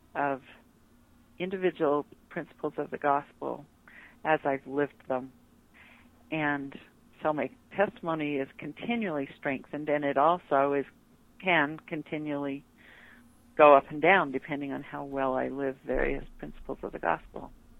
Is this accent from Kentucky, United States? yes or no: no; Holladay, Utah, United States; now in South Jordan, United States; I grew up in Holiday, Utah. And my family, pioneer stock, my parents were solid in the gospel and raised 4 kids